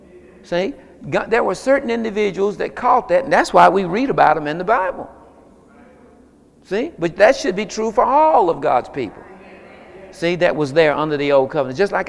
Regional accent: Seneca, South Carolina, United States; I'm from Perry Hill in Seneca, South Carolina. Amen. Formerly in the hood

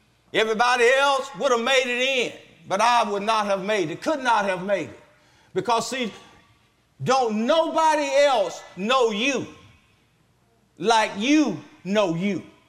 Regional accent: Baker, United States; Growing up in Baker, they didn't have telephones.

